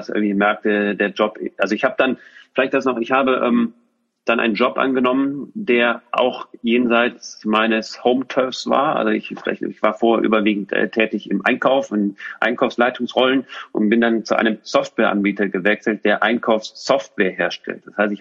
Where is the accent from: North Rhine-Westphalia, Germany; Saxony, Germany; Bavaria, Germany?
North Rhine-Westphalia, Germany; Düsseldorf; also born or lived in Switzerland; wir ziehen nach Düsseldorf. Das heißt, in meine Heimat.